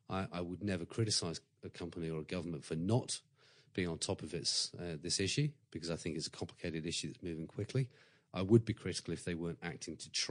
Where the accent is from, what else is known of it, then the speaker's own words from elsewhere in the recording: England, United Kingdom; moved away as an adult; now in Australia; One of the things that I like as a English expat now living and working here is that Australia has a natural worldview.